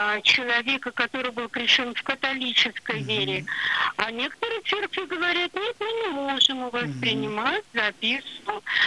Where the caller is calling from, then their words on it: Saint Petersburg, Russia; я звоню из Санкт-Петербурга.